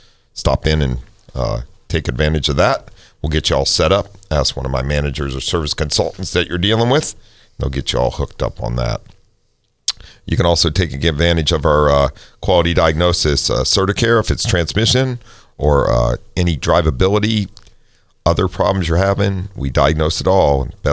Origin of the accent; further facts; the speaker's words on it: Ohio, United States; I grew up in Ohio.